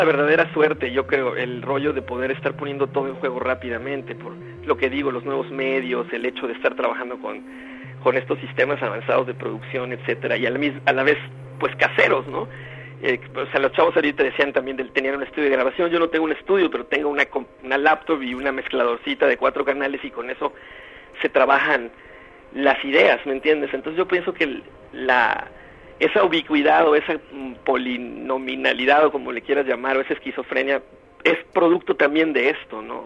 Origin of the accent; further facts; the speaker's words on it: Mexico; todo mundo ahora en México dice que yo soy mexicano, pero antes nadie sabía que era mexicano.